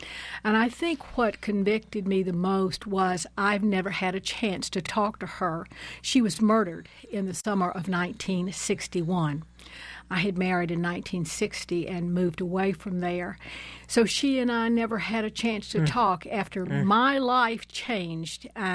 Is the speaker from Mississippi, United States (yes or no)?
yes; Mississippi, United States; I found that this book convicted me of the life that I led growing up in Mississippi.